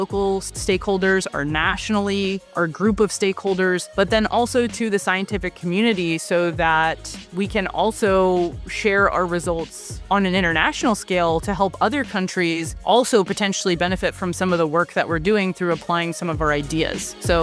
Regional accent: United States; I think this is, for me, just maybe one of my core values as an American.

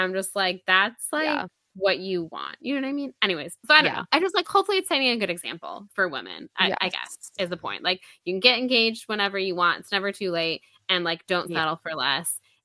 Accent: United States; which may I just say that as an American, sorry, it's unfortunate most of the time.

